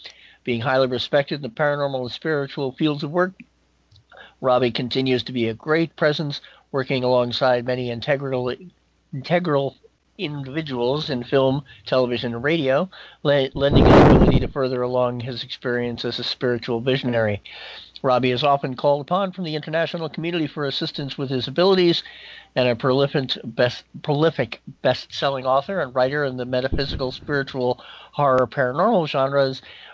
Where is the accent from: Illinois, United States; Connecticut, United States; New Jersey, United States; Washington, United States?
New Jersey, United States; I grew up in New Jersey, so in the 1960s, we had, 5-foot snow drifts and such.